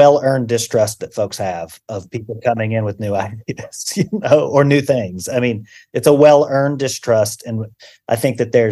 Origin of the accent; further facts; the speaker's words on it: Virginia, United States; Virginia. And, you know, I think as I graduated high school in the late 90s, I really tried to dumb down my accent.